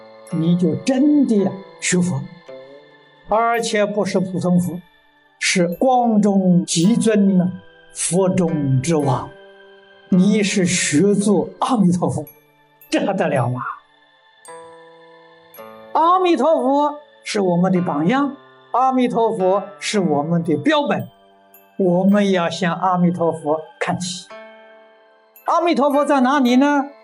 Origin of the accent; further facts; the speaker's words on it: China; 佛的父母，菩萨的父母，我们中国人常讲的荣宗耀祖啊。